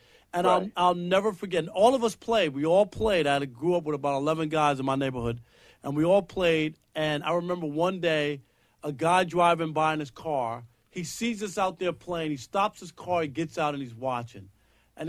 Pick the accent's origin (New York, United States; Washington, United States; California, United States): New York, United States; When I was a kid growing up in New York, I had gone to a summer camp upstate New York, and they taught us how to play street hockey.